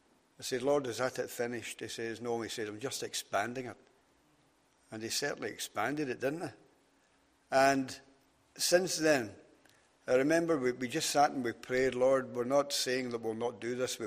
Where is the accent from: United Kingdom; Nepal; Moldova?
United Kingdom; Scotland; moved away as an adult; now in Northern Ireland; I came from Scotland, joined the army, came over here.